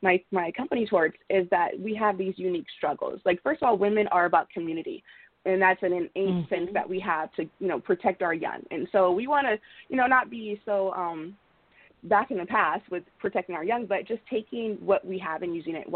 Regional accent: Los Angeles, California, United States; So I grew up in Los Angeles. We could say South Central back in the day, back in the 90s.

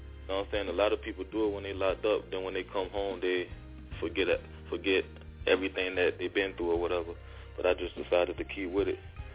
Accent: Richmond, Virginia, United States; also born or lived in Harlem, United States; I was born in Harlem, New York, but I really was raised in Richmond, Virginia. So I kind of got the best of both worlds, the North and the South.

